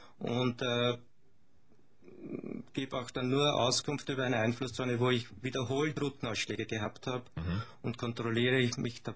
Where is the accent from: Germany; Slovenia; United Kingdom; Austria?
Austria; Terras, Lower Austria; Ich bin in Terras aufgewachsen. Mhm. Das ist im Hornerbezirk, in der Nähe von Bulka, Rätseckenburg.